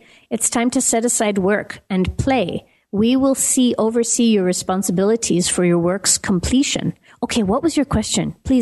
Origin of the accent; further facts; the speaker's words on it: Minneapolis, Minnesota, United States; now in Johannesburg, South Africa; Johannesburg, South Africa, which is where I'm half based. I'm based over here. And then I'm also based in my hometown of Minneapolis, Minnesota.